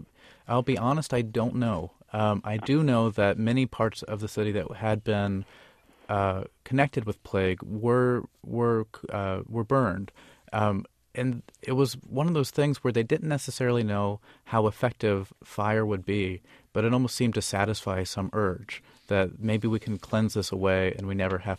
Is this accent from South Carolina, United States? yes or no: no; Riverside, California, United States; Well, I grew up in California. You know, I grew up in Riverside. I lived in Berkeley for a while.